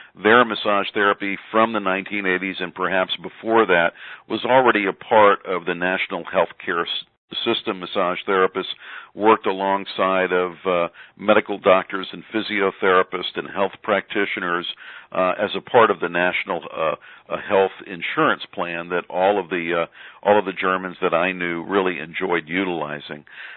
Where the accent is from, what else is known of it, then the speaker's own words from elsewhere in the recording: United States; is very important that we as American massage therapists look to the rest of the world